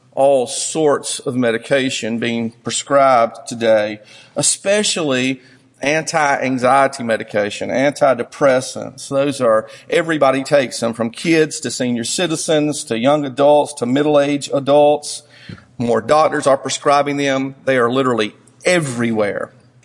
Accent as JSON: {"language": "English", "town": "Whitmire", "region": "South Carolina", "country": "United States", "said": "I'm from Whitmire."}